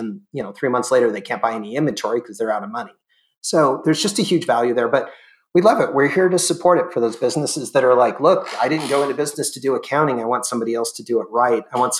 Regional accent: California, United States; I grew up near Disneyland

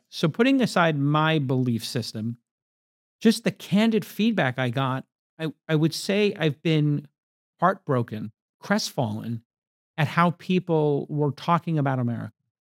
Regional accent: United States; as an American, as a high profile American who has an opinion that sometimes people listen

